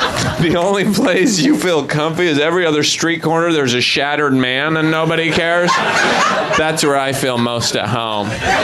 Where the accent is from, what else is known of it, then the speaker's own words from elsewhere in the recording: Idaho, United States; I'm from Idaho, which New Yorkers are the worst.